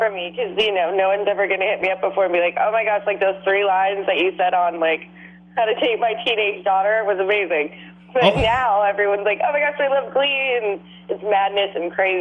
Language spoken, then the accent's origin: English; Santa Monica, California, United States; born there; Yeah, I'm from California. I was born in Santa Monica, so I'm kind of a California LA girl.